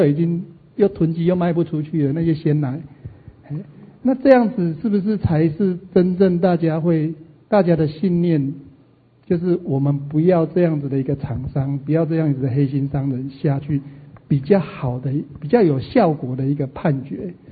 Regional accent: Taiwan; 那我们台湾人又是这么健忘的

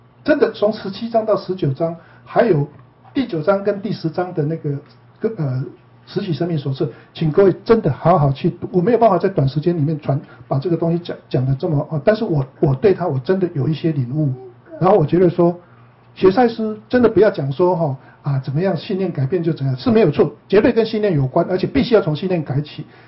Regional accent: Yilan County, Taiwan; 我是宜兰人啊，我们以前在台湾啊，没有哪一天晚上不吃宵夜的啦

